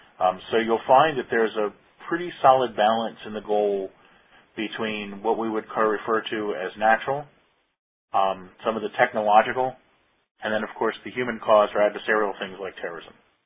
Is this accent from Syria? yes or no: no; Maryland, United States; I'm from Maryland.